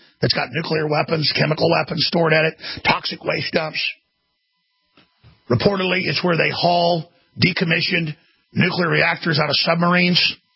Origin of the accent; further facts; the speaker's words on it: Dallas, Texas, United States; but I grew up in Dallas, man.